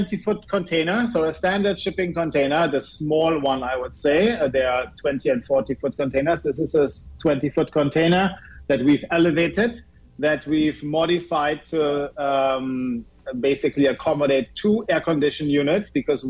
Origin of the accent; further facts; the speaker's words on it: Germany; English is a second language; moved away; I'm from Germany originally, but been living here for over a decade